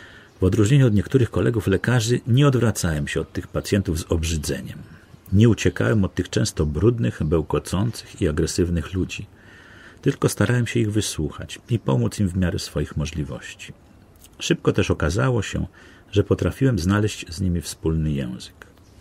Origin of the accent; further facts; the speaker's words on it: Warsaw, Masovian Voivodeship, Poland; also born or lived in Navahrudak, Belarus; Po wojnie losy rzuciły moją rodzinę do Warszawy. Zamieszkaliśmy na Pradze, na Szmulkach, znanych z dużego nasycenia szemranym towarzystwem. Tu byłem ministrantem, tu ukończyłem podstawówkę i ogólniak